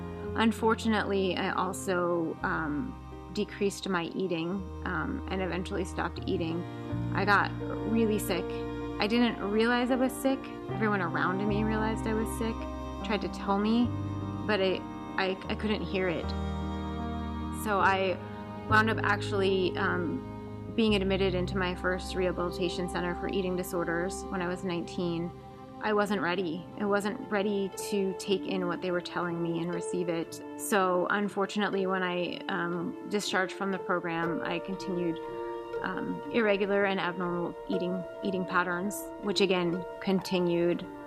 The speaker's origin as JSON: {"language": "English", "region": "New York", "country": "United States", "tie": "born or raised there", "said": "I was born in New York to a Jewish family who practiced their religion when it was convenient for them. And I grew up asking questions about God a lot"}